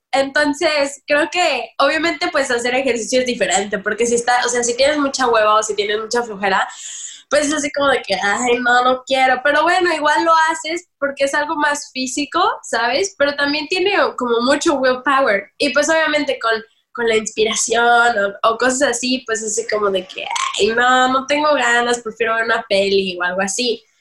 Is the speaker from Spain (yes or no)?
no; Mexico; yo soy mexicana, entonces nosotros tampoco tenemos mucho tiempo haciendo urbano ni reggaetón ni nada de eso.